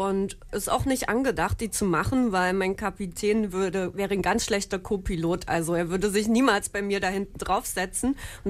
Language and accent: German; East Germany, Germany; born there; Also ich bin ja in Ostdeutschland geboren